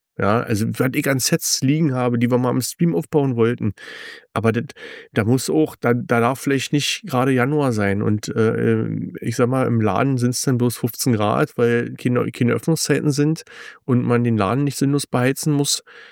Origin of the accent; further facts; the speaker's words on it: East Germany, Germany; Wir sind aus dem Osten, also Sven und ich sind aus dem Osten.